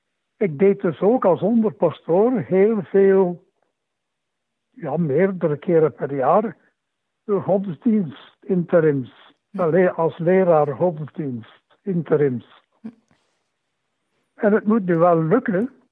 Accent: Poperinge, Flanders, Belgium; als kind was ik misdienaar in Poperingen. Wij woonden 4-5 kilometer van de kerk.

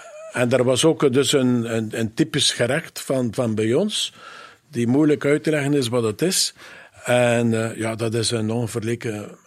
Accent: Belgium; iets waar dat men enorm als Europeaan voor gevoelig is, en zeker als Belg, omdat het...

